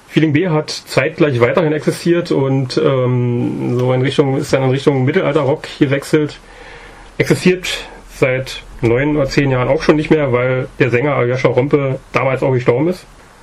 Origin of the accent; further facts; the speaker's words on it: Berlin, Germany; ich komme aus dem Ostteil Berlins und bin in der DDR aufgewachsen